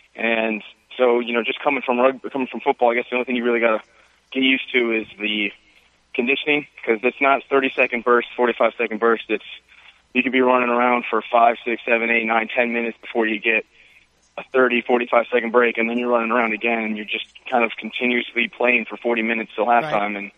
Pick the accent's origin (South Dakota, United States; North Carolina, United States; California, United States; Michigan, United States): California, United States; No accent for me. I'm from California, so.